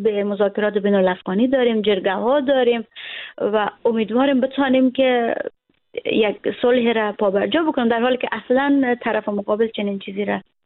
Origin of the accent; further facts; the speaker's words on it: Afghanistan; یک جوان افغان هستم و بیرون از کشورم زندگی میکنم